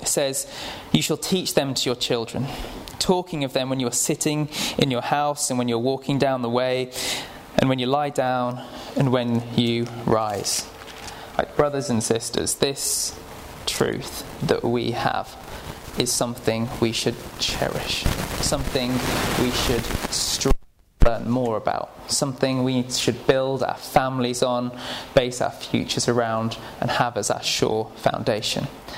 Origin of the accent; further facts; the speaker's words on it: Sunderland, North East England, United Kingdom; I grew up in Sunderland, and anything that has gravy on it is a regular thing in the Northeast.